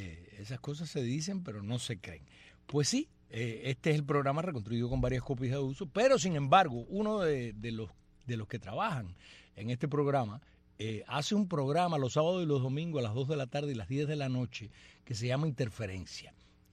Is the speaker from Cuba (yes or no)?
yes; Cuba; Somos nosotros, los cubanos que estamos en este lugar ahora